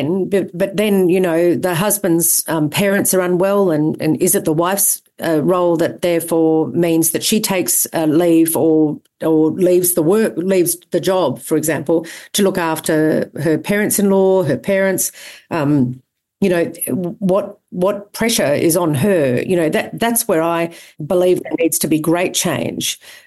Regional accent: Australia; as an Australian

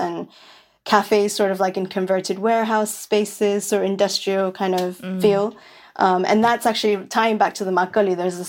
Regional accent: Brooklyn, New York, United States; also born or lived in Williamsburg; I mean, I also grew up in I grew up in Williamsburg, which is the hipsterest of Brooklyn

